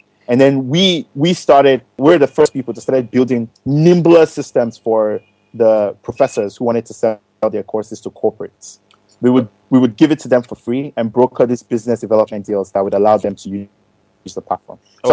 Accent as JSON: {"language": "English", "region": "Lagos", "country": "Nigeria", "tie": "born or raised there", "said": "I grew up here in Lagos, just over here in Bariga, not too far away. I went to school here, went to Loyola Jersey College, secondary school here."}